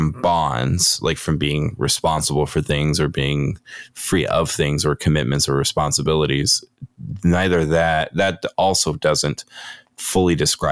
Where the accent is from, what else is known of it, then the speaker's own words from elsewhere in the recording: United States; I do think of this as an American or just maybe just a Westerner.